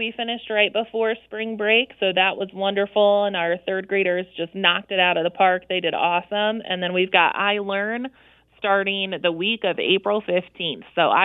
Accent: United States; decided to come back home because I'm from Brown County originally.

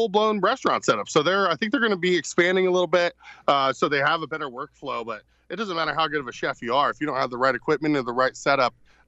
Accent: United States; I'm American.

